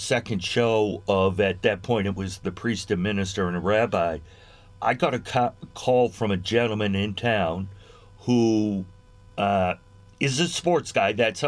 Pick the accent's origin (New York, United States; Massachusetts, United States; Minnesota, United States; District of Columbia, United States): Massachusetts, United States; Boston; I was born, I'm an Irishman, born and raised a Catholic in Boston, mm-hmm. like most of Bostonians.